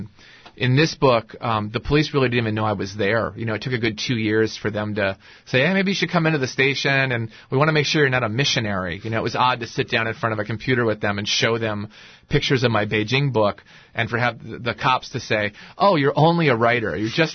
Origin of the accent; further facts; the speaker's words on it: United States; And no matter what is going on politically, when I say I'm an American, it usually brings a smile to the face of people.